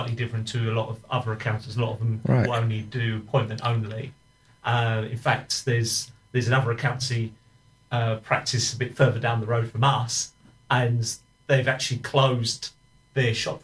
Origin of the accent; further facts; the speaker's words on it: East of England, United Kingdom; now in Kent, United Kingdom; Originally, I was born and bred in Essex, believe it or not.